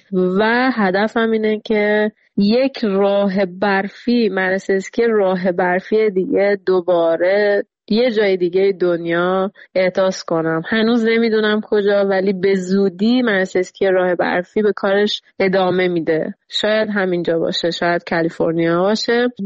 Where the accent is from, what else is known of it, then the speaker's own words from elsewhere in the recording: Iran; الانی که اینجا نشستم به دور از ایرانم